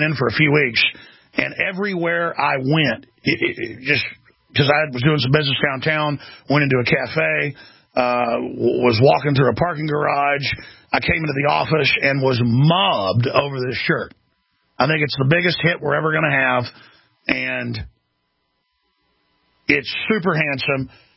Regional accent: Chicago, Illinois, United States; This ain't Chicago. I'm sorry, Chicago. I'm just from Chicago.

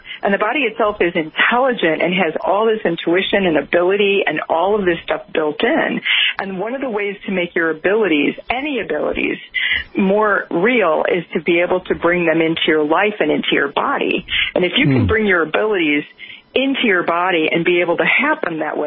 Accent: Chicago, Illinois, United States; A woman who taught that information in my hometown, Chicago, wanted one of my paintings.

